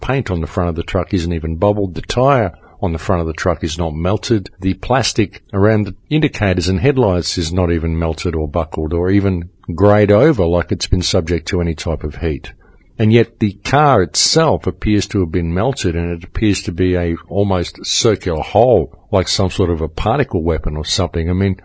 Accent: Australia; I come from Australia, folks. We see a lot of bushfires

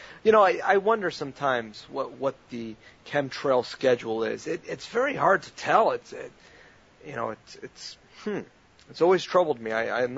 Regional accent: Florida, United States; Yeah, I'm from South Florida

